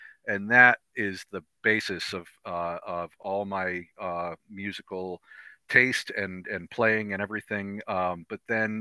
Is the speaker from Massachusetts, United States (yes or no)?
yes; Worcester, Massachusetts, United States; I'm originally from Worcester. I was born in Worcester.